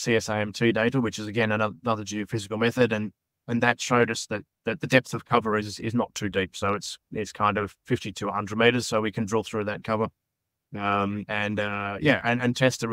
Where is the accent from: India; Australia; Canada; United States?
Australia; obviously I'm Australian and we come from strong exploration background in Australia.